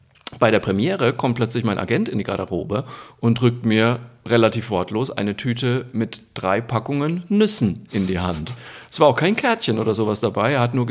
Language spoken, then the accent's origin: German; Zeil am Main, Bavaria, Germany; Jetzt muss man dazu sagen, ich war in Zeil am Main, das war gleich die zweite Show, mein Heimatort.